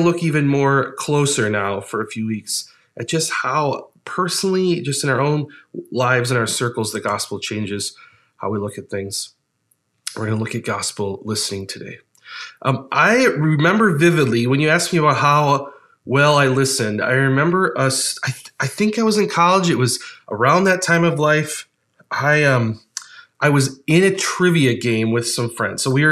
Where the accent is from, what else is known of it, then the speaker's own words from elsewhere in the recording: Ohio, United States; I just won the sports trivia question, and I'm from Ohio, and yada, yada.